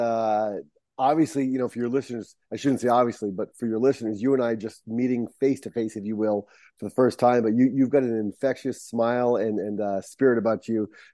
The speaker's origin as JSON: {"language": "English", "town": "Barrington", "region": "Rhode Island", "country": "United States", "tie": "born or raised there", "said": "Yeah, born and raised in Barrington, Rhode Island."}